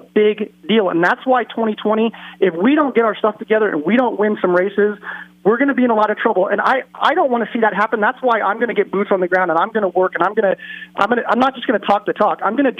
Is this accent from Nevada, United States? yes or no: yes; Nevada, United States; You know, I was born and raised here in Nevada. I've been involved in politics for 23 years.